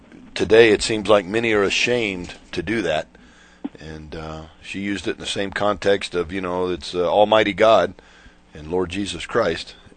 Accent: Florida, United States; for somebody being born and raised in Florida, didn't get to wear sweatshirts but about 3 days a year down there, it seemed like.

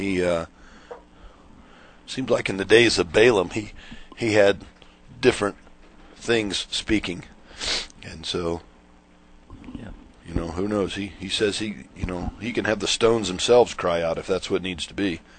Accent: Florida, United States; for somebody being born and raised in Florida, didn't get to wear sweatshirts but about 3 days a year down there, it seemed like.

